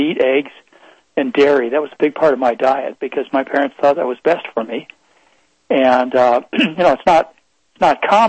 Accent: Michigan, United States; I was raised in Michigan. Okay. I was raised in Michigan, Midwest, parents who really cared about me, fortunately.

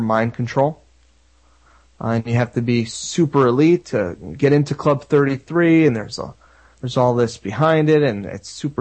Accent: Florida, United States; I'm from North Central Florida, so I know more about Disney World than I do Disneyland

